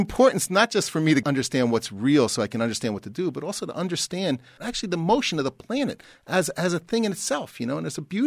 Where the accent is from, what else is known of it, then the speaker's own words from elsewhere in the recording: East Coast, United States; now in Los Angeles, United States; I came from the East Coast. I never was in an earthquake. I came out here and it rumbles all